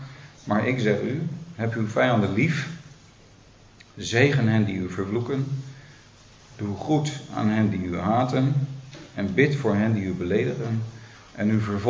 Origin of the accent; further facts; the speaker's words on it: North Holland, Netherlands; Ik kom uit de buurt van Haarlem oorspronkelijk.